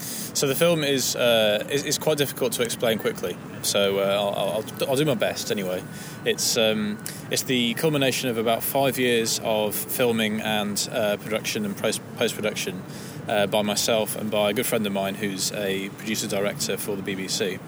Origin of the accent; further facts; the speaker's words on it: England, United Kingdom; I'm from England, small town England.